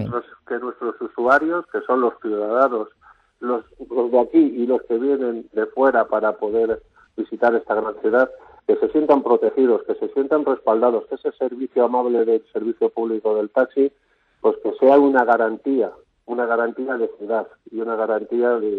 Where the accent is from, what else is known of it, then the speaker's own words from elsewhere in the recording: Madrid, Community of Madrid, Spain; somos ciudadanos de Madrid y comprometidos con la ciudad.